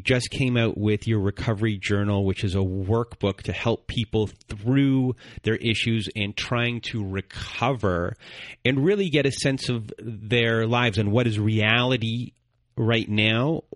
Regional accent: Canada; I'm Canadian.

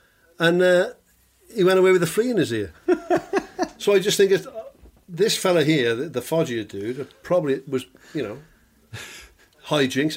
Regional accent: Barry, Wales, United Kingdom; I always felt less Welsh. So I'm from Barry, so it was. I mean, Barry's really, it's like a mini Cardiff, isn't it?

